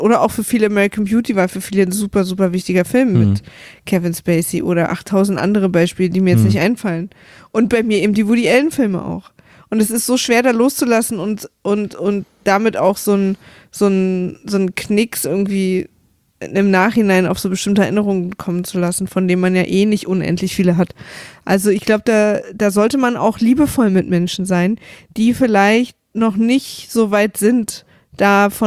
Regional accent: Berlin, Germany; ich komme ja aus dem Osten, aus Ost-Berlin. Und ich bin in der DDR aufgewachsen.

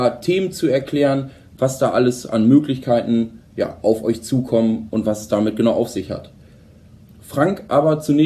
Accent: Holdorf, Lower Saxony, Germany; ich komme ja zum Beispiel aus Holdorf

